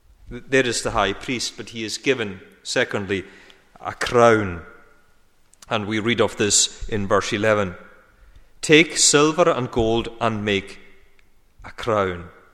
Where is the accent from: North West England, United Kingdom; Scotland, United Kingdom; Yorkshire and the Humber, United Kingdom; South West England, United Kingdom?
Scotland, United Kingdom; our own history as a Scottish nation